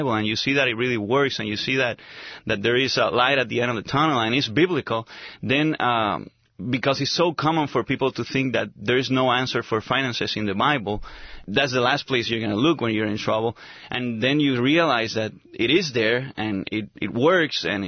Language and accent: English; Puerto Rico; also born or lived in Spain; you can notice by my accent already, I was born in Spain, and I grew up in Puerto Rico, which is my home of my parents. So we lived there for a long time in my life, and grew up in church